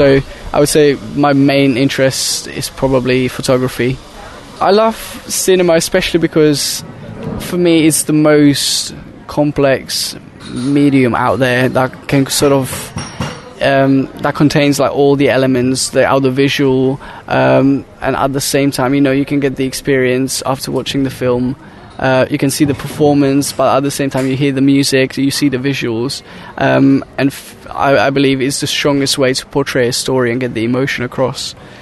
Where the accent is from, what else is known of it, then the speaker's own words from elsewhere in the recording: Slovakia; I'm 21 years old and I'm from Slovakia.